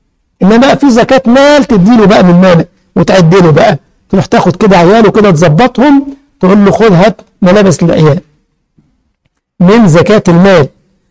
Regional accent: Egypt; احنا الكسكس عندنا في مصر بيتعمل حلويات باللبن كده

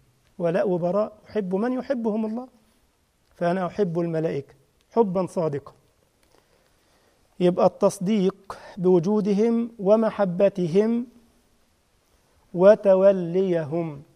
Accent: Egypt; لأن أنا مصري بقى أتكلم عن مصر فقط،

